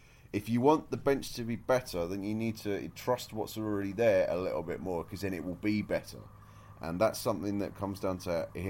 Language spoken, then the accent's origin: English; United Kingdom; who, as a British man, you can tell from the accent, I'm a little bit biased towards, regrettably